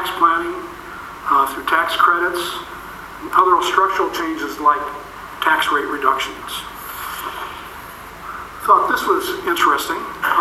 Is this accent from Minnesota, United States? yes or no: yes; Minnesota, United States; I grew up in Minnesota.